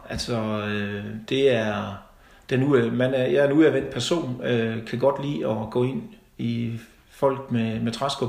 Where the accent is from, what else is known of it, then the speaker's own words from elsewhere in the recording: Silkeborg, Central Denmark Region, Denmark; jeg er født og opvokset i Silkeborg